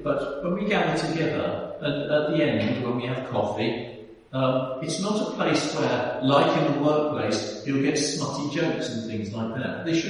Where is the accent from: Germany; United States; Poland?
Germany; first language German; English is a second language; I grew up in Germany. German was my first language